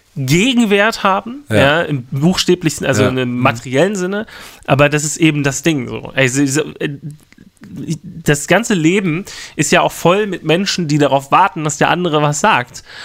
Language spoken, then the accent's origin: German; Berlin, Germany; Ich als Berliner